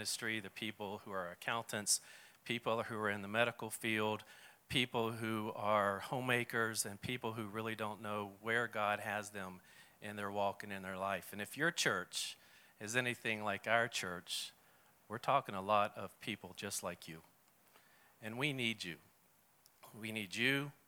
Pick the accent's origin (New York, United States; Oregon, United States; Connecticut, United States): Connecticut, United States; Groton; I'm from Groton, Connecticut.